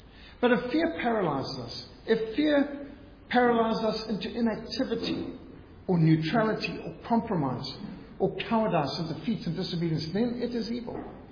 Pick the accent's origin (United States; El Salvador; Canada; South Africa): South Africa; I'm South African, but because my dad fought all 6 years of the Second World War in the Eighth Army, I've got a British passport too.